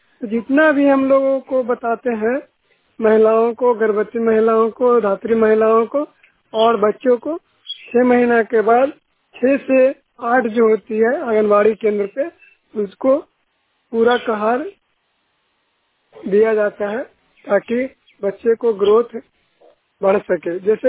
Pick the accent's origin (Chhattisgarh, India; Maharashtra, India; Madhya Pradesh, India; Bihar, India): Bihar, India; और मैं तरतरी प्रखंड से हूँ और नालंदा जिला का निवासी हूँ